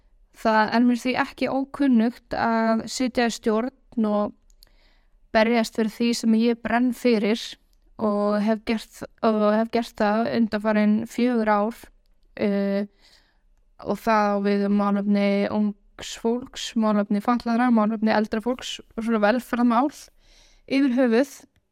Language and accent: Icelandic; Hvolsvöllur, Southern Region, Iceland; moved away as an adult; now in Reykjavik, Iceland; Ég kem frá Hvolsvelli, er uppalinn þar og flyt í bæinn til þess að stunda nám